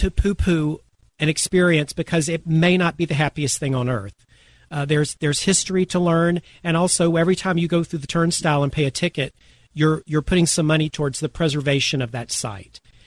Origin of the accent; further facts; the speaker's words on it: the South, United States; Now, I'll confess, as a Southerner and talking about an event that happened well over 150 years ago